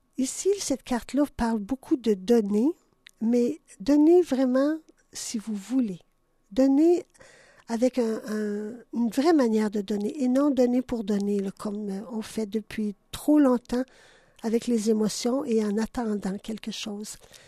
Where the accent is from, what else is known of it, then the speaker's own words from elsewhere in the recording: Ontario, Canada; born there; first language English/French; C'est parce que moi, vous le savez, je suis née en Ontario. Ma langue natale est et l'anglais et le français.